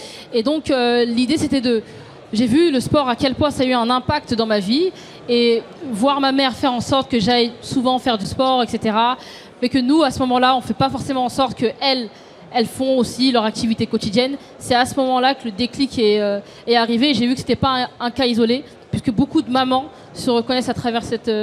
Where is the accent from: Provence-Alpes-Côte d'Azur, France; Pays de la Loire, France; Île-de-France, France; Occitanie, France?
Île-de-France, France; Paris; born there; Moi, j'ai 31 ans. Donc, je suis de La Goutte d'Or, donc de naissance.